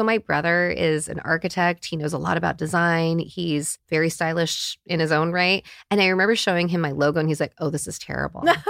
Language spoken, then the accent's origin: English; United States; I'm in my 40s and I grew up in America, all these things.